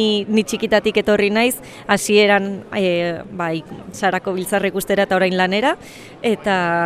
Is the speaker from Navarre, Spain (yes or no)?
yes; Pamplona, Navarre, Spain; Gu, Iruñatik gatoz.